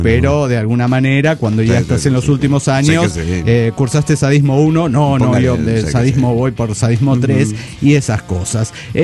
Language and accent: Spanish; Chihuahua, Mexico; de Chihuahua.